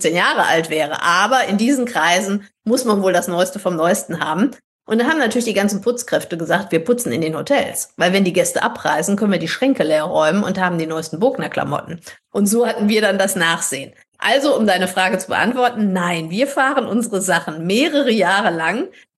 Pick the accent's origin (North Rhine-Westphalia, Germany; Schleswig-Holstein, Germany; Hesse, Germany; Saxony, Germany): Hesse, Germany; Ging bei uns in Hessen durch die Presse